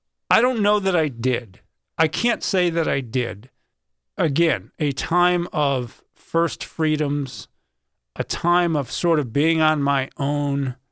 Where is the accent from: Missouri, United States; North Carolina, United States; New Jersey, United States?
Missouri, United States; St. Louis; born there; I was born in St. Louis, Missouri, one of five kids.